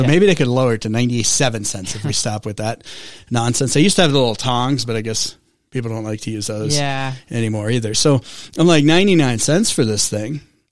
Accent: New York, United States; I'm from New York originally.

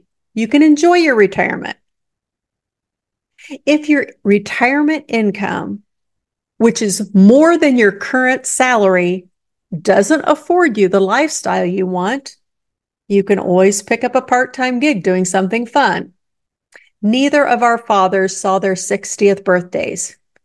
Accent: Midwest, United States; Because we are of a certain age, because we grew up in the Midwest, because we are working class

